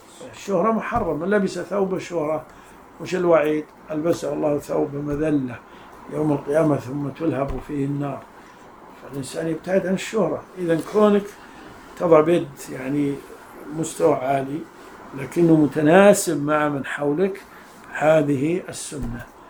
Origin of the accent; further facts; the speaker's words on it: Najd, Saudi Arabia; وهذا موجود عندنا في نجد قبل كم سنة